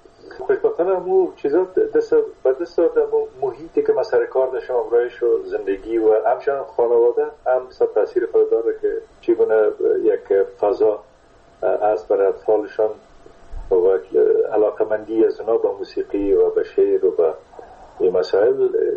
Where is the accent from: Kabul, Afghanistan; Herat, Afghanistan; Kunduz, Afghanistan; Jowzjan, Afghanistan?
Kunduz, Afghanistan; born there; در قندوز در اون زمانی که ما به دنیا آمدم پدرم در اسپینزر قندوز مصروف ایفای وظیفه بوده و در اون زمان البته تا سنای 3 سالگی را ما در قندوز بودیم